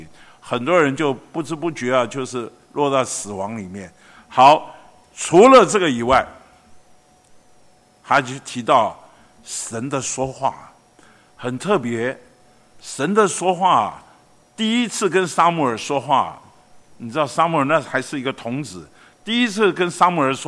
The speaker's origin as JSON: {"language": "Chinese", "town": "Beitou", "region": "Taipei", "country": "Taiwan", "tie": "born or raised there", "said": "当我在北投，我出生在北投，成长在北投，然后长大在北投，今天我还在北投。"}